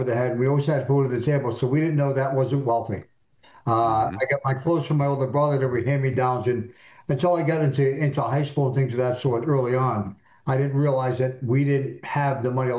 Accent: Providence, Rhode Island, United States; Providence, Rhode Island, two, a brother and a sister.

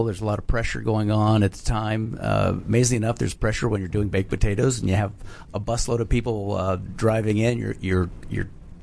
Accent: Pittsburgh, Pennsylvania, United States; I moved around a lot when I was young, but I call Pittsburgh home.

